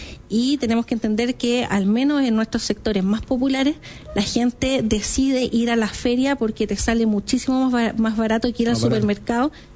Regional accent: Chile; duele como chileno, duele como mamá, como esposa, también como emprendedora

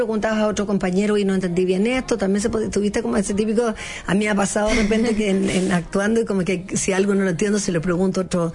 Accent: Chile

